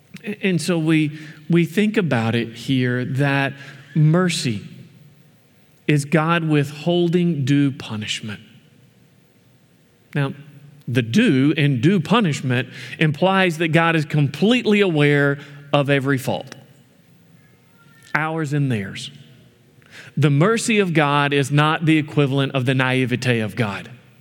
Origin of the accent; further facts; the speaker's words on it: the South, United States; I'm from the South. I like Southern nice. I like my sweet tea.